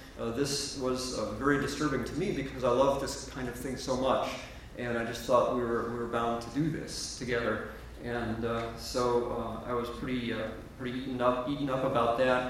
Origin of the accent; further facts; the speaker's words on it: Los Alamos, New Mexico, United States; there was a huge wildfire in my hometown, Los Alamos.